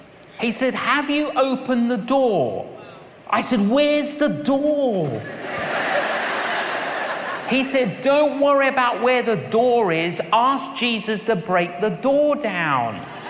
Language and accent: English; London, United Kingdom; when I was growing up in London, I was an agnostic. I didn't believe in God.